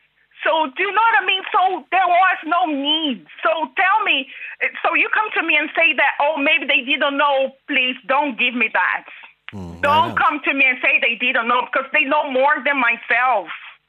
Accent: Rio de Janeiro, Brazil; now in ?; I'm from Brazil. I'm from Rio de Janeiro.

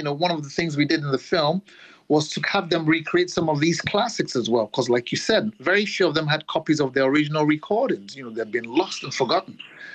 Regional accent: Nigeria; now in United States; which is something we heard a lot of whilst I was growing up in Nigeria as well

